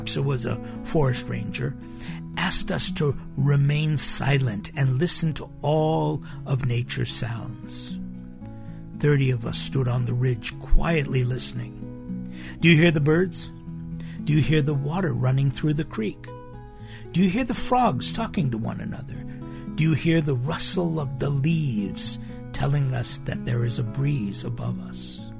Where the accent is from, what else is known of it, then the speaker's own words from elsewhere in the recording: Los Angeles, California, United States; I grew up in the Los Angeles area. The mountains to the east of the city are particularly susceptible to wildfire.